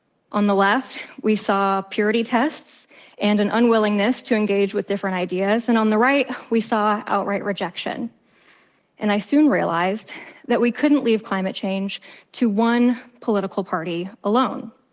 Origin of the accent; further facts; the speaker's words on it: Minnesota, United States; I grew up in the US in a small town in rural northern Minnesota. And my hometown was so small, in fact, that it was a big deal when our population hit 300.